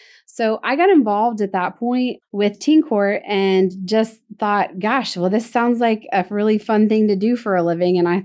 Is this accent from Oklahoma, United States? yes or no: yes; Oklahoma, United States; I grew up in Oklahoma.